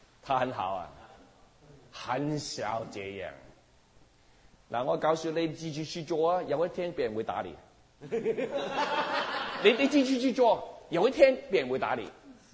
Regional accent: Guangdong, China; 我是广东人啦

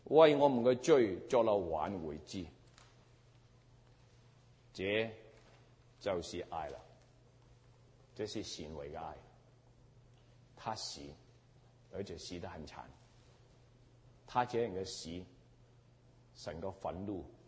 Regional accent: Hong Kong; born there; 但是我这个中国人出生在香港，我看不到耶稣爱我。

